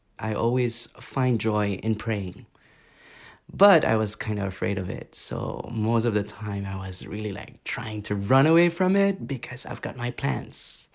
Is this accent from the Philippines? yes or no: yes; Philippines; So, as you know, Philippines is a very Catholic country. So my family, in that sense, were Catholic, and it's typical.